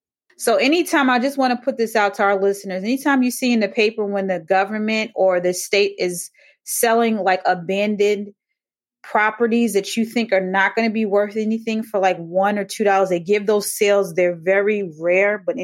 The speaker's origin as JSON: {"language": "English", "region": "New York", "country": "United States", "tie": "born or raised there", "said": "I mean, you're talking to someone that was pretty much born and bred in Harlem, East 106."}